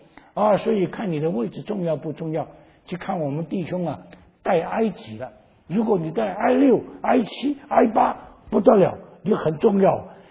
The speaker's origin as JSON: {"language": "Chinese", "country": "China", "said": "我们中国人叫什么？叫做擦啊擦。"}